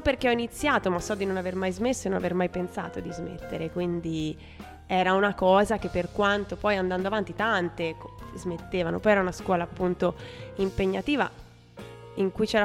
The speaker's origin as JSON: {"language": "Italian", "town": "Perugia", "region": "Umbria", "country": "Italy", "tie": "born or raised there", "said": "sono nata e cresciuta a Perugia, poi ho un po' girato."}